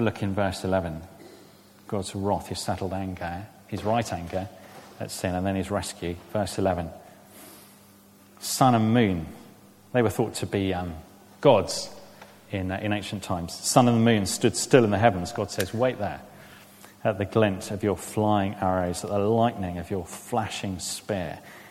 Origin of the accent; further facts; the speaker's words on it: United Kingdom; I know we're British